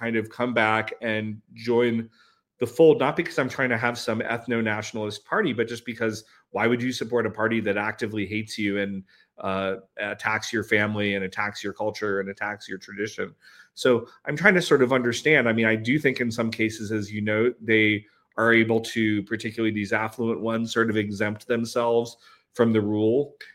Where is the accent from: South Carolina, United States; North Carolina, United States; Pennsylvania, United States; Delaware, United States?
North Carolina, United States; now in Montana, United States; I grew up in North Carolina.